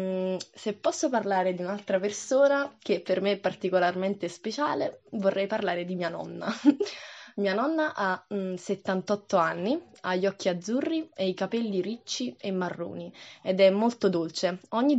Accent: Naples, Campania, Italy; ho 20 anni e vengo da Napoli, una città che si trova nel sud Italia.

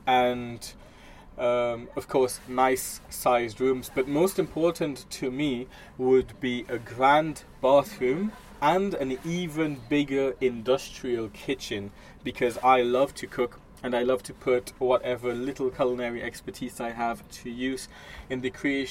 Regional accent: Trinidad & Tobago; I'm from Trinidad and Tobago, a twin island republic in the south of the Caribbean.

